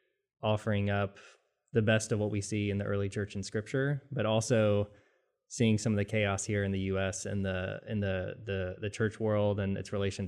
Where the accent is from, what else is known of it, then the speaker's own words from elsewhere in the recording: Bible Belt, United States; And, growing up in the Bible Belt, I just, like a lot of people who grew up in the Bible Belt, just kind of assumed this was the way church was done.